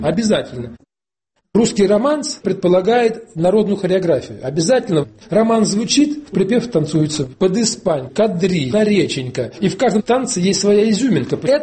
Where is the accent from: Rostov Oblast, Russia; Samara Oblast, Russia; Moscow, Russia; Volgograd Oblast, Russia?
Volgograd Oblast, Russia; Uryupinsk; Моя родина, Верхний Дон, река Хопер, Урюпинск, известная всем. Вот я сам с Урюпинска.